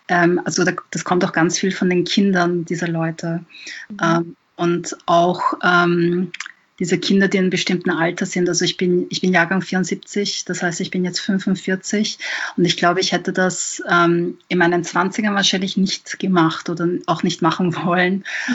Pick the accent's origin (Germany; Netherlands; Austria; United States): Austria; Vienna; Ich selber bin ja nicht migriert, ich bin in Wien geboren und aufgewachsen.